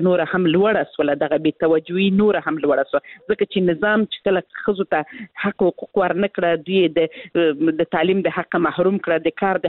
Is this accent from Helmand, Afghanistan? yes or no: yes; Helmand, Afghanistan; زه خپل د هلمند ولایت څخه یم